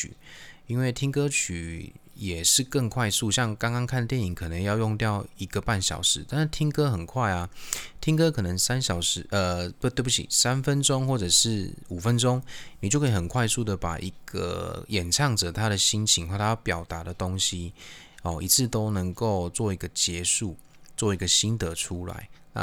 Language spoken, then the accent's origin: Chinese; Taiwan; 我是台湾人